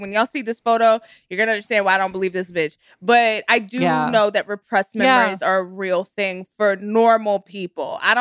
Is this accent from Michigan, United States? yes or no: no; Texas, United States; But also, like, I grew up in Texas.